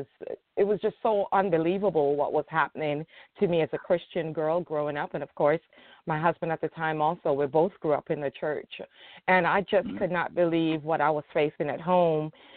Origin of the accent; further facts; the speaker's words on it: Mount Vernon, New York, United States; also born or lived in Jamaica / Florida; now in Georgia, United States; I was born in Jamaica. I grew up in Mount Vernon, New York, went to high school there also, and lived in Florida for a couple of years. And now I reside in Georgia.